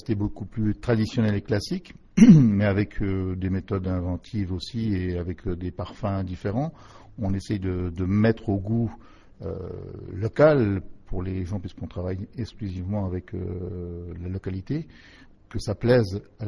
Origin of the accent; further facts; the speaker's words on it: Grand Est, France; now in Bessines, France; Je suis champenois de souche et je suis rapporté depuis une dizaine d'années ici